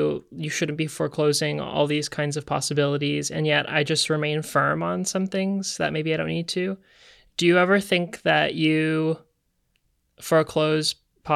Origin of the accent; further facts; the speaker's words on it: Ontario, Canada; A suburb of Toronto, Canada.